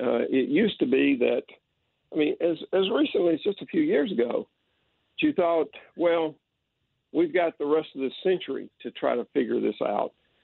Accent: United States; and that deeply, deeply disturbs me as an American

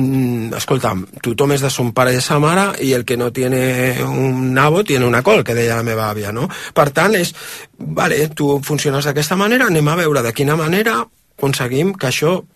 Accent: Barcelona, Catalonia, Spain; Jo sóc de Nou Barris, per tant, ho dic una mica com ho diríem a Nou Barris.

